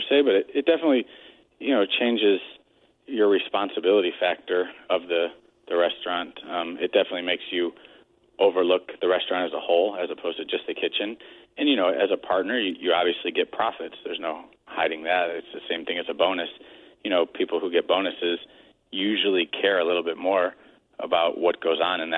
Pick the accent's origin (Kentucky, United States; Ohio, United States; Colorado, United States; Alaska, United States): Ohio, United States; Cleveland; also born or lived in New York / Europe; I'm from Cleveland originally, and, you know, living in New York for a bit and Europe for a bit